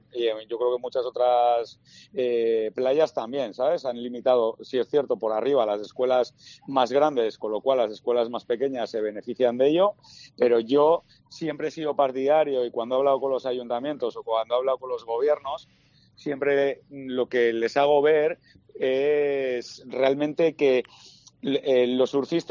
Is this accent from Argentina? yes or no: no; Cantabria, Spain